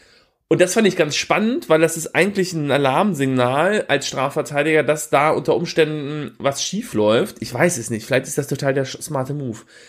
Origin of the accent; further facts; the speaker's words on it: Wunstorf, Lower Saxony, Germany; Da sind immer die Jugendfreizeiten von der Stadt Wunsdorf hingegangen, wo ich aufgewachsen bin.